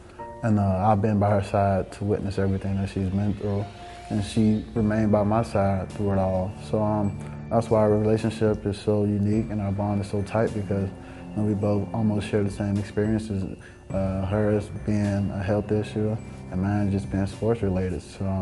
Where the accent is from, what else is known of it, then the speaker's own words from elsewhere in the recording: Miami, Florida, United States; So growing up in Miami has been very beneficial to me. And it's just helped shape me into the person I am today.